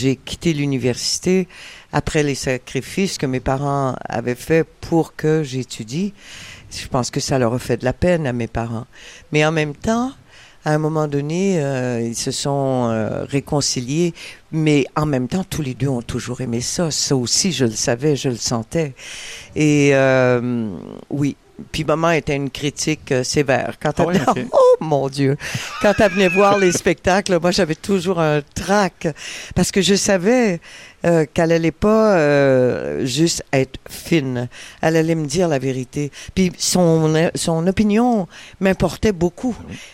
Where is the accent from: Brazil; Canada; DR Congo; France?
Canada; Loretteville, Quebec; c'est chez nous, hein. C'est là que j'ai fait mes premières armes. C'est là que j'ai étudié. Je viens de Loretteville.